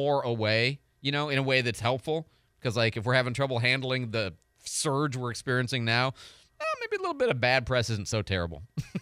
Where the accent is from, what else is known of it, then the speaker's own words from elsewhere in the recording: Florida, United States; oh, I'm from Florida.